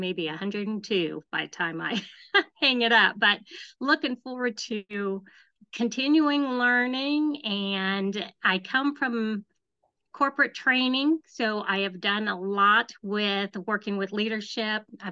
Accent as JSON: {"language": "English", "town": "McCordsville", "region": "Indiana", "country": "United States", "said": "I'm from McCourtsville, Indiana."}